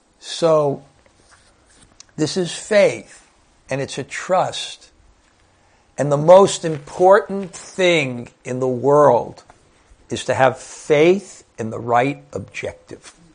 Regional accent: Brooklyn, New York, United States; accent: Brooklyn; And I really had to twist my Brooklyn accent to pronounce that properly.

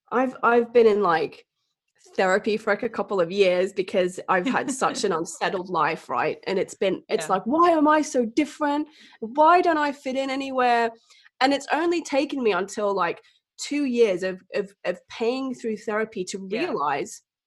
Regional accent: Australia; accent: transatlantic; now in England; I've grown up in a couple of different places. So, you know, whilst I live in northeast of England, my accent's a bit of transatlantic. So I grew up in Australia as well.

